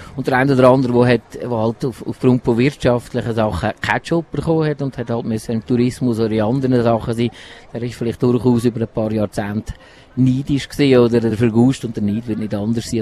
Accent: Andermatt, Uri, Switzerland; Ich bin im Tal geboren, zu Realb und zu Andermatt aufgewachsen.

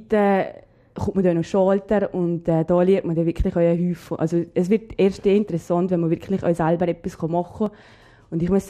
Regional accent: Valais, Switzerland; accent: Valais dialect; Hat natürlich wahrscheinlich auch mit unserem Dialekt zu tun. Und wenn jemand will Deutsch lernen, kommt er wahrscheinlich nicht unbedingt in die Schweiz und schon gar nicht in die Wallis.

